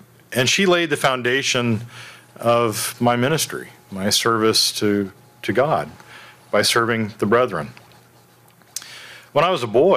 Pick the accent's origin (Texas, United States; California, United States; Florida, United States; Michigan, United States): Texas, United States; And I was a kid growing up in East Texas.